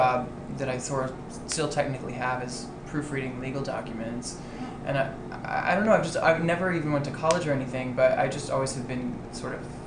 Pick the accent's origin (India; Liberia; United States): United States; Texas; also born or lived in Canada